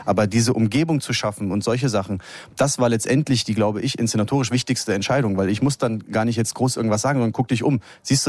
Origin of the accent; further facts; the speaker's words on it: Cologne, North Rhine-Westphalia, Germany; Also ich komme aus Köln, ich bin da aufgewachsen